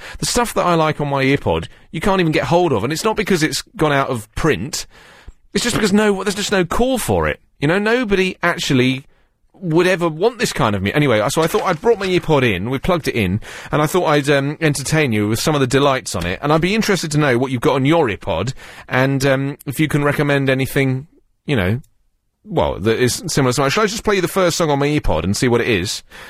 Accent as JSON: {"language": "English", "region": "England", "country": "United Kingdom"}